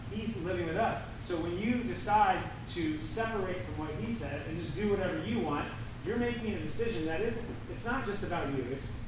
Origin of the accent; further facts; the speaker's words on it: Seattle, Washington, United States; growing up in Seattle, a lot of sinus infections and sorts. A lot of things going on up here.